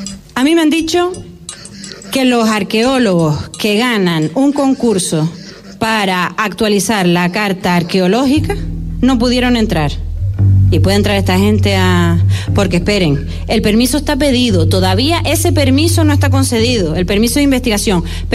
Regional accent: Canary Islands, Spain; Yo, la verdad es que soy majorera y no lo tenía muy presente

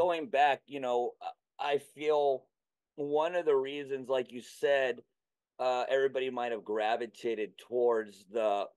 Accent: Maine, United States; also born or lived in Florida; I grew up in Florida till the age of 10, and then I got moved to Central Maine.

